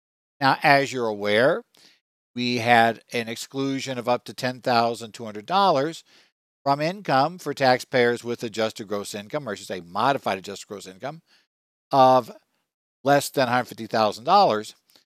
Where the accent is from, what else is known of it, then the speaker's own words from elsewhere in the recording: Arizona, United States; Other states, including my home state of Arizona, work just the opposite.